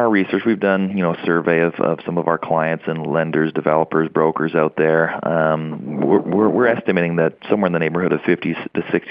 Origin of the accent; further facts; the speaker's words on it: Canada; So when I moved back to Canada, which I am Canadian